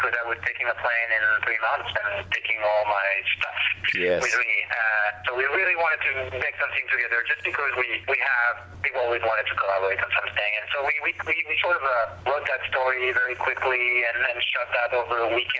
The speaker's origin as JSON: {"language": "English", "town": "Paris", "region": "Île-de-France", "country": "France", "tie": "born or raised there", "said": "I mean, I grew up in Paris, so I'm not familiar with, like, really harsh"}